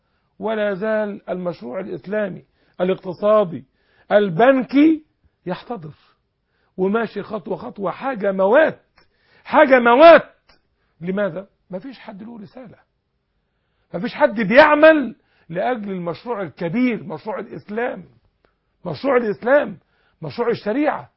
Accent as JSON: {"language": "Arabic", "country": "Egypt", "said": "خلاص انتهت مشكلة البطالة عندنا في مصر"}